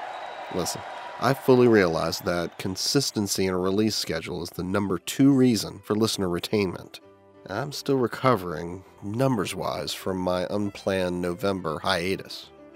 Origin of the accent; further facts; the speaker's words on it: the South, United States; accent: southern; my attempt to keep my southern accent to a minimum.